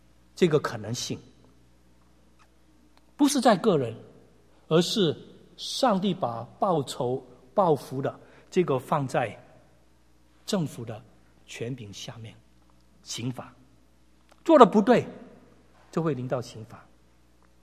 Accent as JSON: {"language": "Chinese", "country": "Hong Kong", "tie": "born or raised there", "said": "我记得我在香港长大的时候，"}